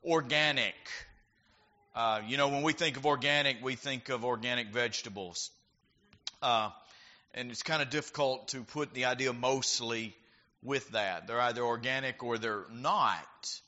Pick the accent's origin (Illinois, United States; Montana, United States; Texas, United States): Texas, United States; in my case, growing up outside of Dallas, going to Arlington and having a brat and kraut.